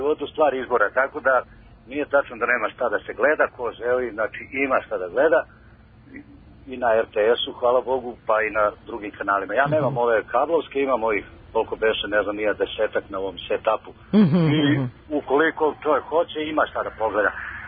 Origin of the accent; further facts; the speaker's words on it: Belgrade, Serbia; evo ja sam taksista iz Beograda